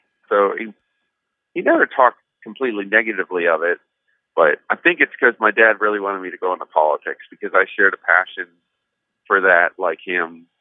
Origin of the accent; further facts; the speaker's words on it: the South, United States; And I think that growing up in the South, a lot of other Christian artists and musicians just were never exposed to Catholicism.